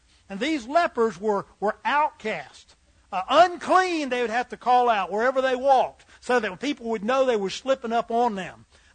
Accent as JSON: {"language": "English", "country": "United States", "tie": "born there", "said": "I'm glad I was born in America. And I am grateful that people want to come here."}